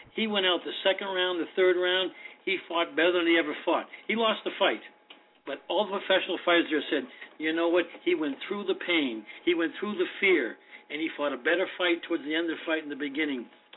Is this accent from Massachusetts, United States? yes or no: yes; Boston, Massachusetts, United States; I grew up in South Boston. I was on the South Boston All-Star team in baseball.